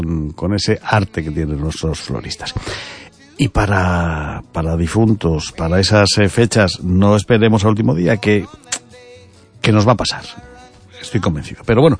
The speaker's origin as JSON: {"language": "Spanish", "town": "Ourense", "region": "Galicia", "country": "Spain", "said": "Pero no pasa nada, somos de Ourense y estamos acostumbrados."}